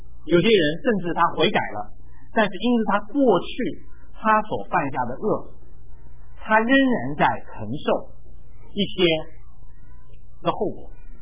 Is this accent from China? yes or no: yes; China; 包括我们中国人，就是外邦人。